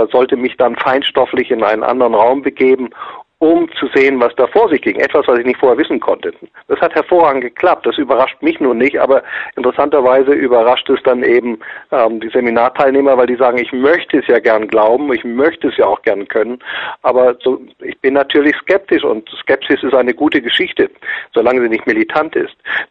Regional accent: Australia; ich bin ja in Australien aufgewachsen

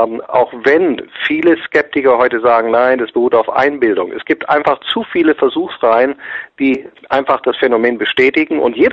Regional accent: Australia; ich bin ja in Australien aufgewachsen

